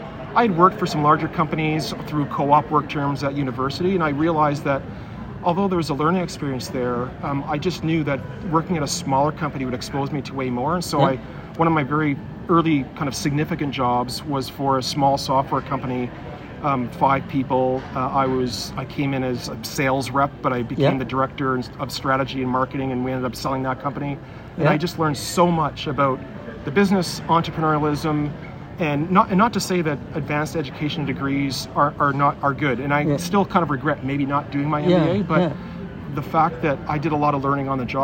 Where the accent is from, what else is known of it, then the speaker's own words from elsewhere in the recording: Ontario, Canada; also born or lived in Montreal / Winnipeg; born in Montreal, but only spent, I don't remember it. And then I moved to Winnipeg, and I don't remember that. And I think around 3 years old, I moved to the Toronto area, Ontario, and grew up there.